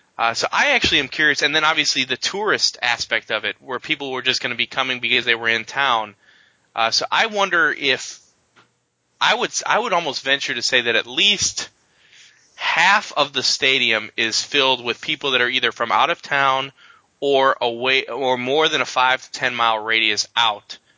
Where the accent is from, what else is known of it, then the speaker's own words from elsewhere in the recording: Chicago, Illinois, United States; for me, I grew up in Chicago. I lived near O'Hare